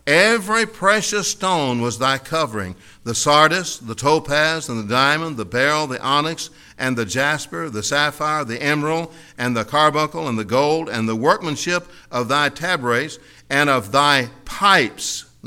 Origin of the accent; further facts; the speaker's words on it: Kentucky, United States; And I grew up in Kentucky, and I grew up listening to the Grand Ole Opry